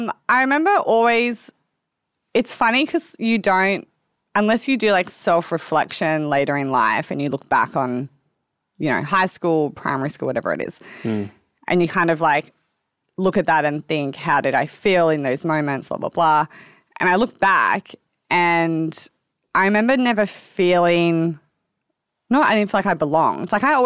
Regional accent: Sydney, New South Wales, Australia; So I grew up in a suburb called Oatlands, which is about 5 minutes from North Parramatta, so Western Sydney.

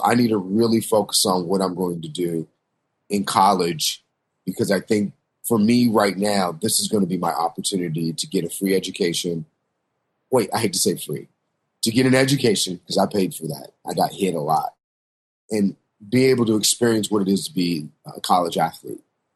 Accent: Kansas, United States; I'm a Midwest kid. I'm from Kansas.

